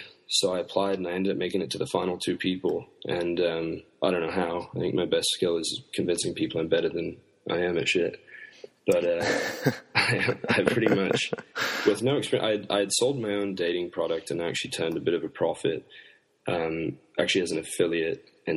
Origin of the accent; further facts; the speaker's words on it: California, United States; 20 minutes from my hometown, in California where my parents lived.